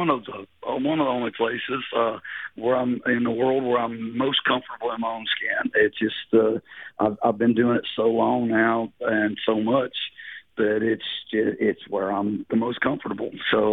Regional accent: Norwood, Ohio, United States; now in Texas, United States; Yeah, I'm originally from Norwood, Ohio, which is, well, they call it a city within a city. It's surrounded by Cincinnati.

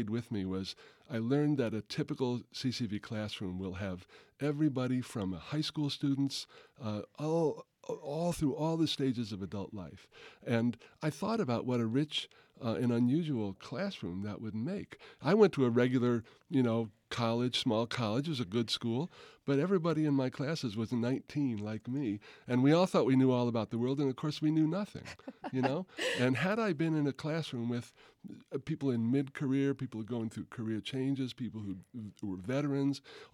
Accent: New Jersey, United States; I grew up in New Jersey, where we have one in every county.

